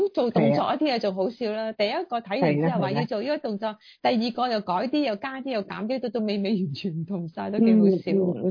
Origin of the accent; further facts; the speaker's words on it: China; now in United States; 我哋而家喺美国。我哋好多，我哋中國人嚟咗美國